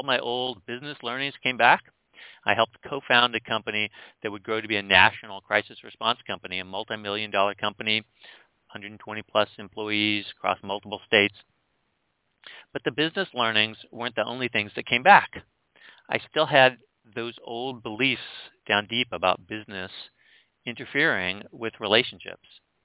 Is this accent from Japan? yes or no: yes; Japan; I grew up in Japan. I was the son of a successful American businessman.